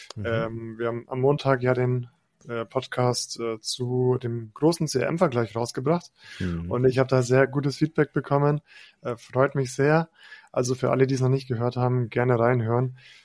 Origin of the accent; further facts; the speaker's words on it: Bavaria, Germany; servus zusammen, wie man bei uns in Bayern sagt